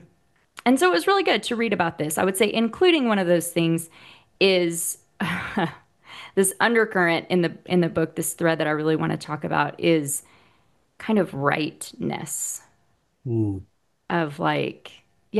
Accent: Ardmore, Oklahoma, United States; It's called Ardmore

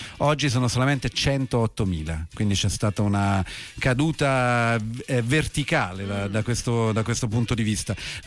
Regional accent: Southern Italy, Italy; Insomma, essendo un meridionale e durando molto i matrimoni dalle mie parti, sono un po' faticosi.

